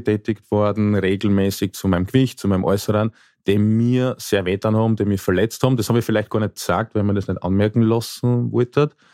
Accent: Oberwart, Burgenland, Austria; now in Styria, Austria; Ich bin in Oberwart aufgewachsen. Bin inzwischen jetzt schon in der Steiermark zu Hause

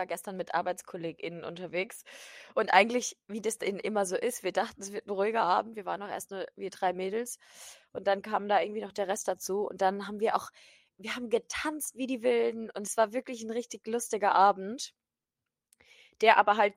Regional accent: Germany; Dann war so, aus welchem Land kommst du? Und ich gesagt, ich bin wirklich eine deutsche Kartoffelmaus.

